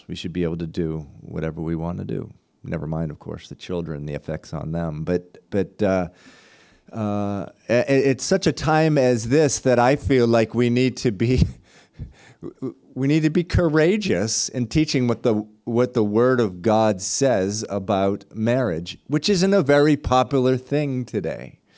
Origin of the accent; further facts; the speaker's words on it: New England, United States; growing up in New England, which used to be, there was a time where it was a hotbed for American evangelical Christianity.